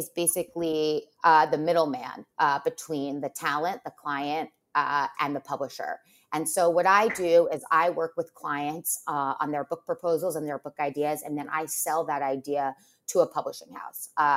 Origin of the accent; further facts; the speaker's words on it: New York, United States; Well, so I grew up in Westchester, and I always loved to read.